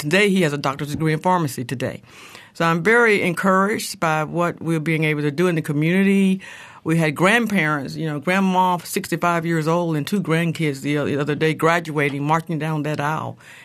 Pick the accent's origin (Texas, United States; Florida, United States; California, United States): Florida, United States; Tallahassee; I'd like to say I'm from Tallahassee. I've lived here all my life. And as a matter of fact, I was born here.